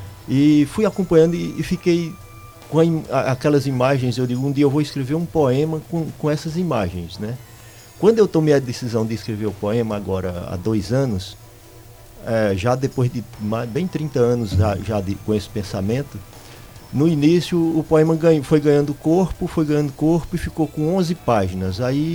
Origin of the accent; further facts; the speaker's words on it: Ouricuri, Pernambuco, Brazil; now in Petrolina, Brazil; Desde que eu comecei a andar daqui de Petrolina para Uricuri, que eu sou de Uricuri, de Santa Cruz